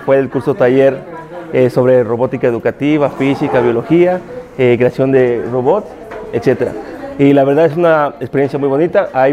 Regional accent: Acapulco, Guerrero, Mexico; soy de Acapulco, Guerrero.

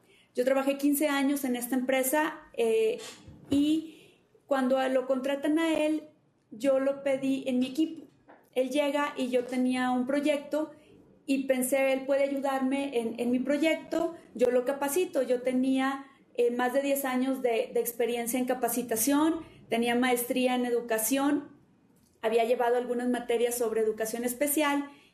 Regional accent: Nuevo León, Mexico; yo vengo de Nuevo León, yo vivo en Monterrey, soy de Guadalajara, Nuevo León y, Nuevo León en México

